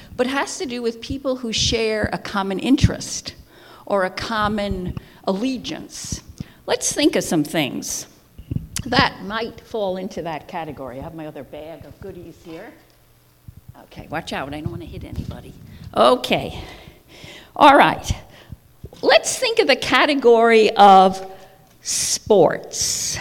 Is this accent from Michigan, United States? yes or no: no; New York, United States; Now, I grew up in New York, so where do you think people gather? Yankees, right? Yankees and the Mets. But I grew up in the 50s, and I was a Dodger fan.